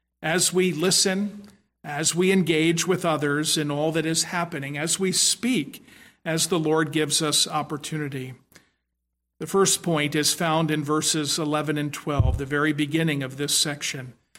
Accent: Philadelphia, Pennsylvania, United States; I grew up in Southwest Philadelphia.

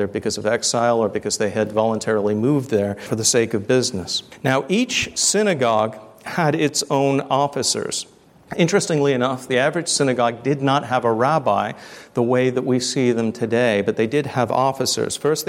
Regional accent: New Jersey, United States; also born or lived in England; I was born in England, but grew up in northern New Jersey.

